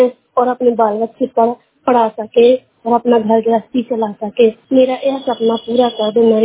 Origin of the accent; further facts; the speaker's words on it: Bijawar, Madhya Pradesh, India; मैं बिजावर से हूँ।